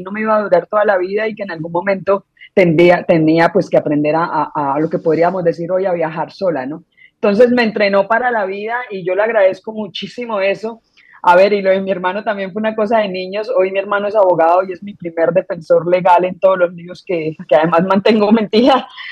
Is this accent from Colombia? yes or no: yes; Colombia; moved away as an adult; Esta es la tercera vez que yo tengo que abandonar Colombia, la primera fue Ecuador, la segunda fue Argentina